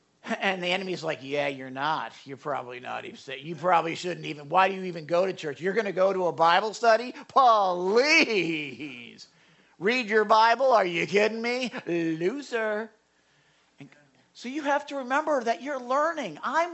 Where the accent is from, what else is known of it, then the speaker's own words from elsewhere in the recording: Chicago, Illinois, United States; Okay, I was from Chicago. The accordion. Now, I remember going down to the shop in Chicago